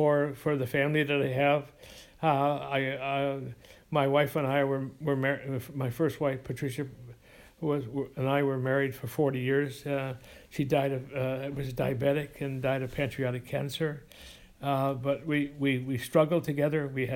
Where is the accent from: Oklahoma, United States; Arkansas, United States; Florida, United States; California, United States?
California, United States; San Francisco; Well, the actually my childhood friends that I still have today, that I grew up in San Francisco, was Norman McDonald.